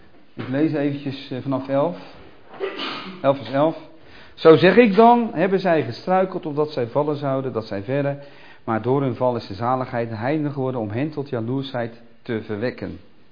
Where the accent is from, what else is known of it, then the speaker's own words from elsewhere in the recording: Nieuwegein, Utrecht, Netherlands; we hadden vroeger pruimenbomen... Bij ons in Nieuwegein